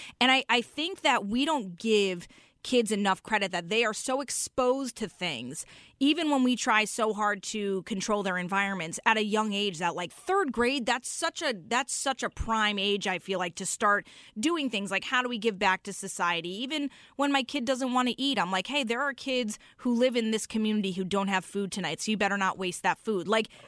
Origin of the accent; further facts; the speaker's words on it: Milford, Connecticut, United States; so I'm from Milford, I feel like if Mayor Ben Blake knew that this day existed